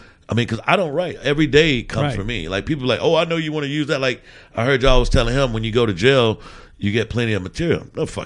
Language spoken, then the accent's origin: English; Mississippi, United States; from Mississippi. I'm country. I know people with accents.